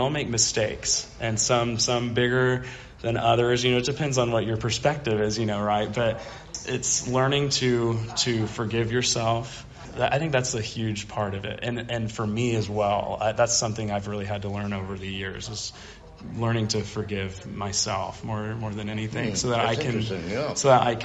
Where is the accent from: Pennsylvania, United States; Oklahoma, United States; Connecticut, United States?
Oklahoma, United States; because I grew up in Oklahoma riding my horse, you know, through the field